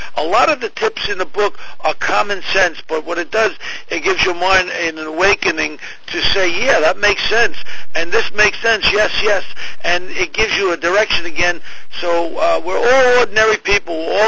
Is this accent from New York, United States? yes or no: yes; Queens, New York, United States; No, I grew up in Ozone Park, Queens